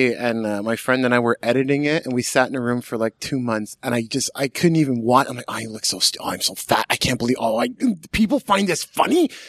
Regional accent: Montreal, Quebec, Canada; Growing up in Montreal, I'm so used to certain things because of the language.

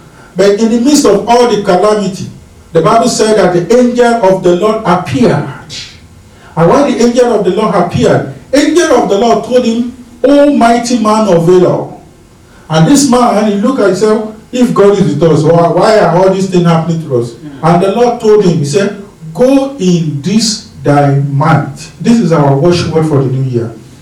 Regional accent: Ekiti, Nigeria; accent: Nigerian; My Nigerian accent, okay? My Ekiti dialect, okay? My thick dark skin, okay?

